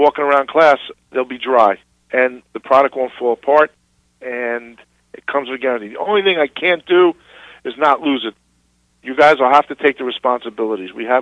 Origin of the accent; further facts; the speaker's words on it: New York, United States; accent: New York; Yes, I'm from New York.